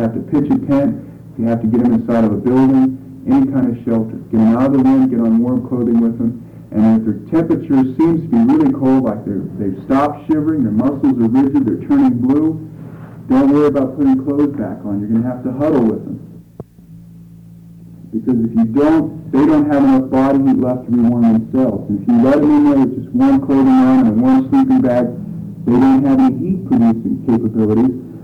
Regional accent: Wisconsin, United States; You know, they said, you're hypothermic. No, we're not. We're from Wisconsin.

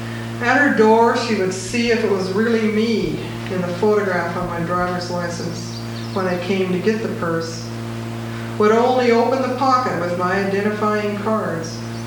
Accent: Alaska, United States; I grew up in Alaska, and this is an experience from my childhood.

